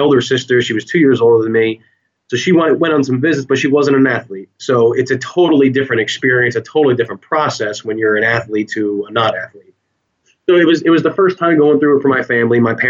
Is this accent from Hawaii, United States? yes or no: no; New Jersey, United States; I'm from the Shore area, New Jersey.